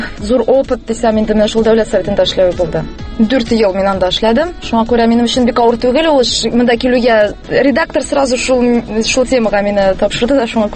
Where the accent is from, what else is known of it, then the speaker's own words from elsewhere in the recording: Nurlat, Tatarstan, Russia; now in Kazan, Russia; Мин үзем Нырлаттан, әти белән әни Нырлатта тора, мин инде бер нишә дип әйтәм. Мәктәпне бетергәч, Казанга күчеп киттем, шуннан шул Казанда калдым инде.